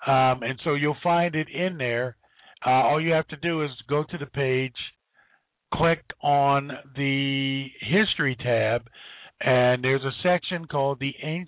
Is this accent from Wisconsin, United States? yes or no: no; Youngstown, Ohio, United States; From Youngstown, Ohio. It's actually my hometown.